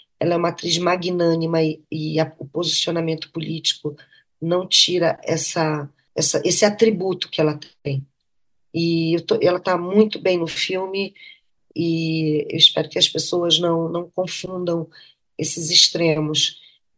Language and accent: Portuguese; Belém, Pará, Brazil; also born or lived in Abaetetuba; eu nasci em Abaetetuba, fui criada em Belém do Pará.